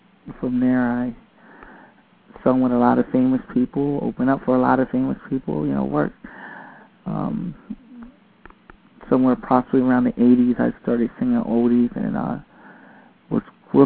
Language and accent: English; Philadelphia, Pennsylvania, United States; born there; I was originally born in Philadelphia.